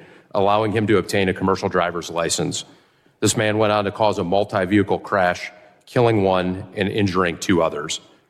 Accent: Tennessee, United States; Last year in my home state of Tennessee

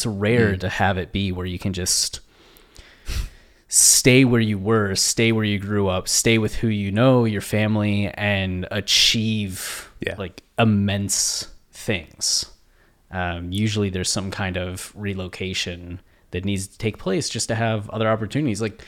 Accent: Ohio, United States; I look at this with people that I grew up with in Ohio, where a lot of them, you had some people that never wanted to leave, right?

